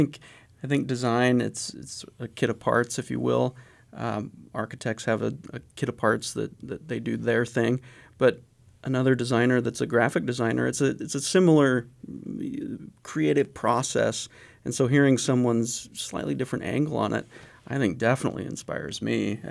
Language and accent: English; Utah, United States; Yeah, well, I grew up in Utah, actually, but fell into or just got a job working construction.